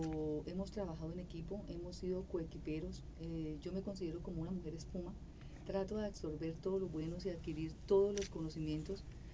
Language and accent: Spanish; Santander, Colombia; soy mujer santandereana. Y como santandereana, siempre he dicho que el miedo hay que asustarlo.